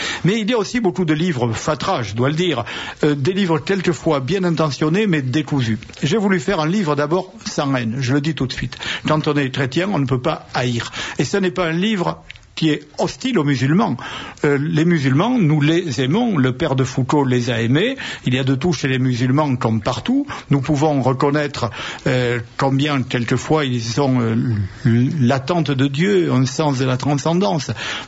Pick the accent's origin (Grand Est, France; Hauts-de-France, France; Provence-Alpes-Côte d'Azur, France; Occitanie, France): Occitanie, France; Tarbes; born there; Il sévit dans mon département des Hautes-Pyrénées, puisque je suis né à Tarbes